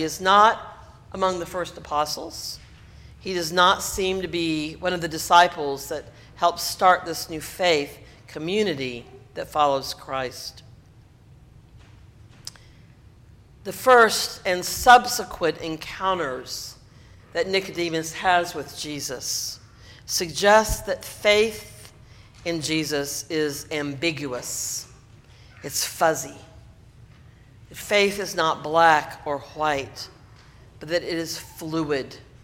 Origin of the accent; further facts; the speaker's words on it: the South, United States; Now, I've been an Episcopalian all my life. And while I was raised in the South